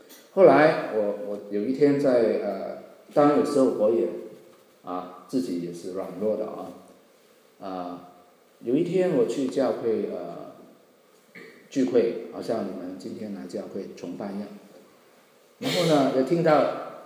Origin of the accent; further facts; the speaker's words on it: Hong Kong; 当时呢，我老家是香港啊，那在香港的很多电影院啊